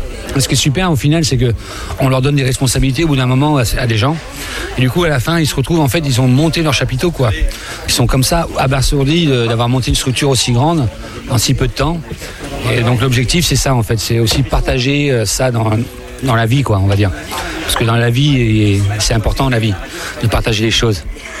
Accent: Occitanie, France; nous, on vient d'Ariège

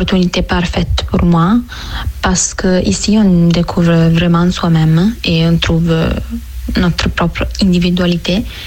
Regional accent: Italy; French is a second language; now in Angers, France; je suis italienne et j'ai 22 ans.

